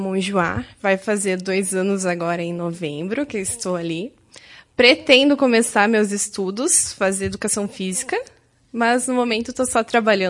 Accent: Soledade, Rio Grande do Sul, Brazil; Assim, eu sou natural de Soledade, mas durante um bom tempo a minha família é toda de Mormaço.

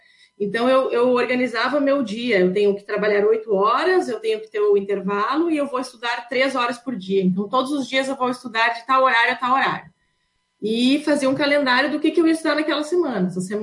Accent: Lagoa Vermelha, Rio Grande do Sul, Brazil; Eu sou natural de Lagoa Vermelha, nasci aí em Lagoa Vermelha, estudei em várias escolas aí em Lagoa Vermelha, estudei no Duquinho, estudei no Polivalente, estudei no Estadual, no Arabi Augusto Naco, terminei o último ano lá do ensino médio no Rainha da Paz

